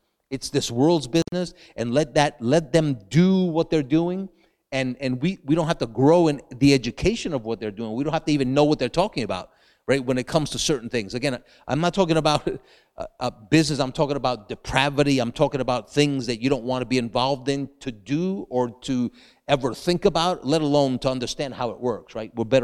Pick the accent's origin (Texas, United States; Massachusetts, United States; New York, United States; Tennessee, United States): New York, United States; New York City; also born or lived in Dominican Republic; I grew up in New York City. From there, we went to Dominican Republic.